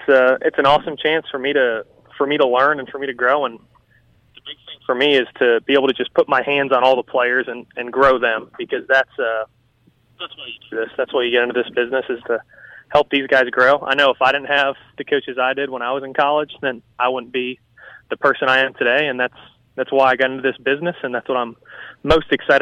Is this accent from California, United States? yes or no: no; Jupiter, Florida, United States; now in Moorhead, United States; I'm from Jupiter, Florida, and I'm now the head coach at Mississippi Delta Community College in Moorhead, Mississippi